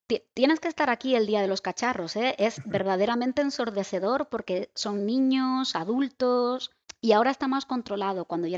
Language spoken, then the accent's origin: Spanish; Canary Islands, Spain; Y es solo en mi pueblo, no pasa en ningún otro sitio de la Orotava, perdón, de Tenerife.